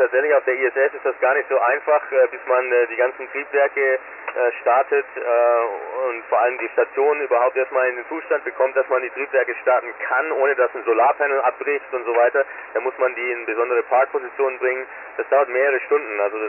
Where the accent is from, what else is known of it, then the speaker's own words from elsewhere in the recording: Künzelsau, Baden-Württemberg, Germany; Überhaupt die Region, also auch Künzelsau, wo ich herkomme, die ist schwierig zu finden